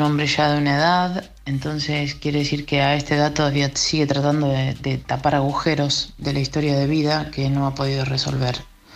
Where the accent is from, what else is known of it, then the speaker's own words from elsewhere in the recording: Argentina; soy argentina.